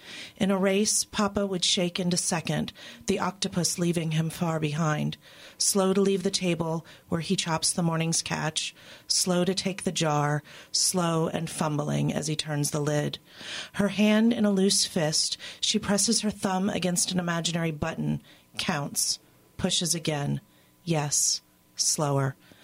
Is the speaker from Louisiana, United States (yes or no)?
yes; Louisiana, United States; I'm a little water baby. I grew up in Miami in South Louisiana. So a lot of what I write is really seeped in place.